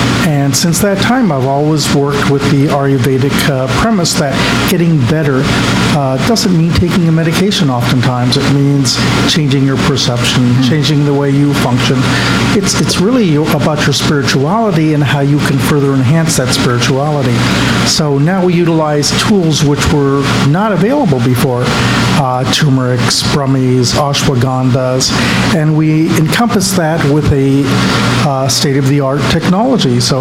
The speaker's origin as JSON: {"language": "English", "town": "Los Angeles", "region": "California", "country": "United States", "tie": "born or raised there", "said": "when I grew up in Los Angeles, we were somewhat isolated. We're probably one of the only Indian families."}